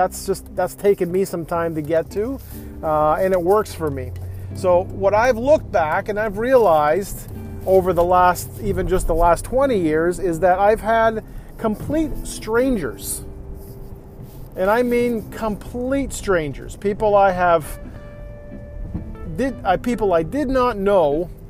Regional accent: Scarborough, Ontario, Canada; Born and raised in Scarborough, but spent so many years growing up in different parts of Ontario.

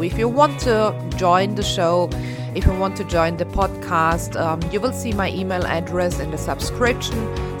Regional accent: Germany; accent: German; English is a second language; That's the reason why I've chosen English for the show. I'm sorry, I'm apologizing. I know about my bad German accent.

